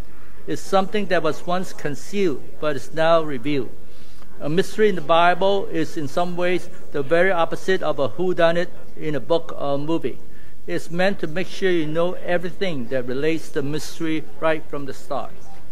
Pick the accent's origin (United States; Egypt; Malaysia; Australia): Malaysia; I come from Malaysia, and we have Indians, there are like 15%, and Chinese are 25%, and the rest are Malays. So I'm used to that multicultural setting.